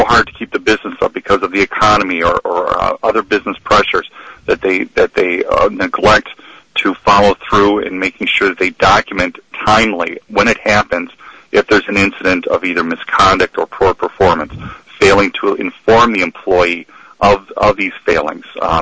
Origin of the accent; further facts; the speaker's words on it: Wisconsin, United States; I graduated from Hamlin Law, and I'm originally from Wisconsin.